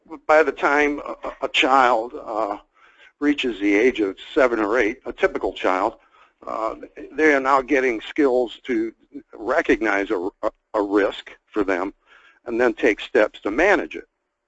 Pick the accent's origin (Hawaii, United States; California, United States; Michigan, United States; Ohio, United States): Michigan, United States; Detroit; by that time I had written for my hometown Detroit News and for other publications